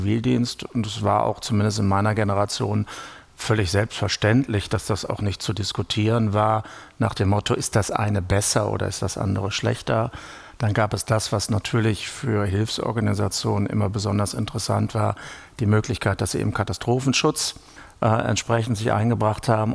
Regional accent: North Rhine-Westphalia, Germany; Ich komme aus dem Münsterland

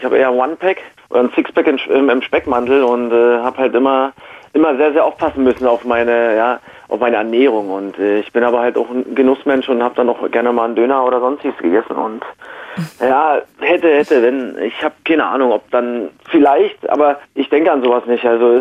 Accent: Cottbus, Brandenburg, Germany; weiß, wo ich herkomme. Bin ja selber auf dem Dorf groß geworden, in Cottbus.

